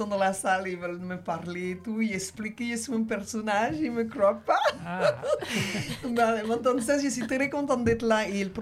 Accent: Dominican Republic; Et moi, je viens de la République Dominicana.

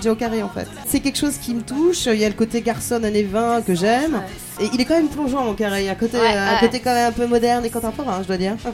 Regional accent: Paris, Île-de-France, France; Oui, je suis parisienne et j'aime Paris.

